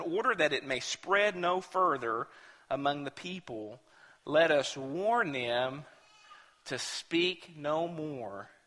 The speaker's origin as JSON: {"language": "English", "country": "United States", "said": "because I'm an American and it's acceptable in my culture and my county"}